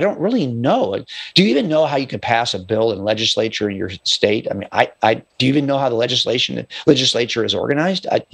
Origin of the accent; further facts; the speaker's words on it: California, United States; But the point is, I can say with confidence that I'm a Californian.